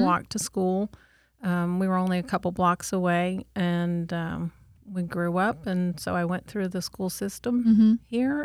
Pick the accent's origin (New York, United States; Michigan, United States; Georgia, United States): Michigan, United States; Detroit; born there; Originally, I was born out just outside of Detroit.